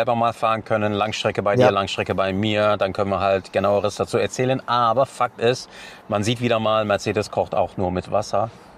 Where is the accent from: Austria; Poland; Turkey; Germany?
Turkey; So, als Türke muss das gesagt werden.